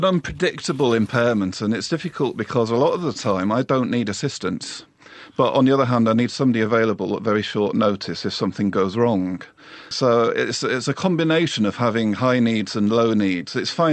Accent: Oldham, North West England, United Kingdom; I'm from Oldham originally, which has got a very high Asian population

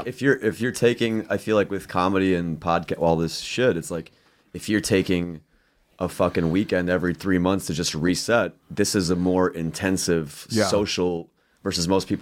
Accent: Queens, New York, United States; I grew up poor in Queens.

